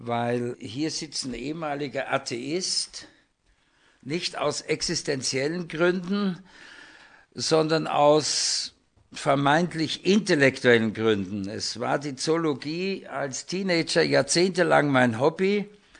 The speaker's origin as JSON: {"language": "German", "country": "Austria", "tie": "born or raised there", "said": "Und ich war im Taufstein evangelisch, allerdings im katholischen Erziehungssystem. Bin aufgewachsen in der Nähe von Wien und da war ja alles nur katholisch."}